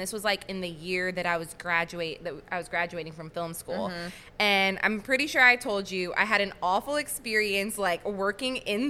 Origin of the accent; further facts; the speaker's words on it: Indiana, United States; She knew I was from Indiana, so she was calling me, like, small town, like, country, all the things.